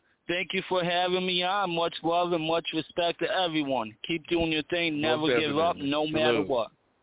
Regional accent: New York, United States; I'm from New York, chilling, working on my artist website for artists.

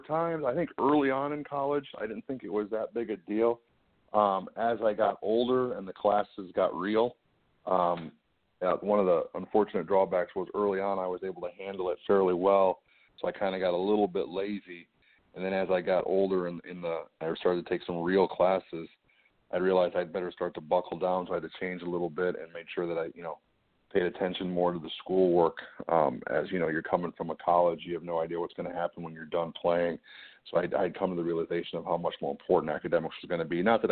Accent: Milwaukee, Wisconsin, United States; Well, I'm kind of from all over. I grew up really in the Milwaukee, Wisconsin area.

